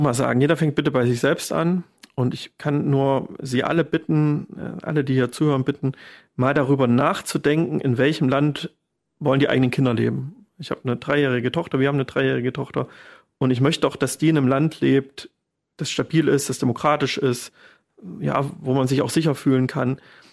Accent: Weimar, Thuringia, Germany; meine alte Sozialkundelehrerin, die wohnt auch hier in Weimar, ich bin ja in Weimar zur Schule gegangen

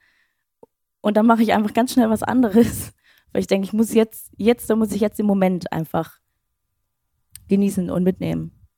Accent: Schleswig-Holstein, Germany; Aber so war das auch schon als Kind. Ich komme aus Schleswig-Holstein

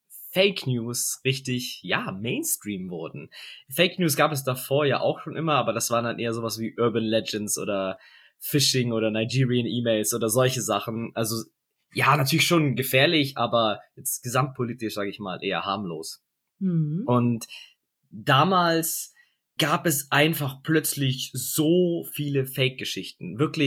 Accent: Augsburg, Bavaria, Germany; ich bin Augsburger

